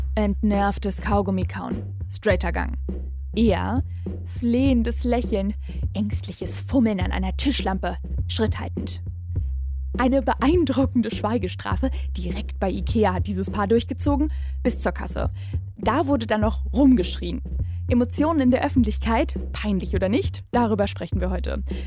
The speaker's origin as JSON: {"language": "German", "region": "Berlin", "country": "Germany", "said": "Erlebe ich als Berlinerin ein bisschen anders"}